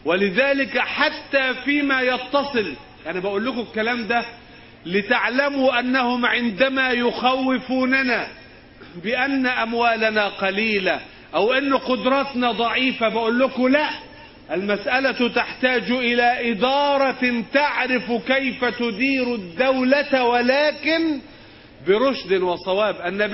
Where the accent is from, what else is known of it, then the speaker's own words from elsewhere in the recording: Egypt; إحنا بلدنا مصر